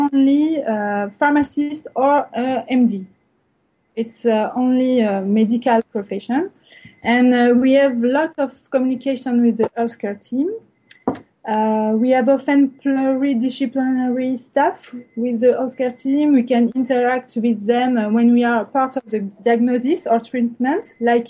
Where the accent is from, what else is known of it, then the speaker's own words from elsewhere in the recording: France; I'm from France and I'm working as a biochemist in the University Hospital of Montpellier in the south of France